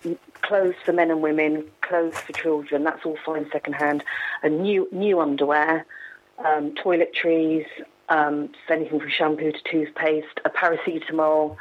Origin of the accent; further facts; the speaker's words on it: London, United Kingdom; I think also because I grew up in London, I know what these tower blocks are like, and it just really resonated with me.